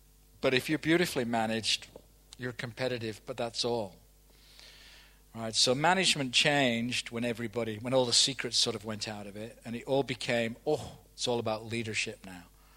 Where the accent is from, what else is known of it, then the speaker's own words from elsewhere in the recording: New Zealand; I come from New Zealand. You know the difference between Australia and New Zealand, right?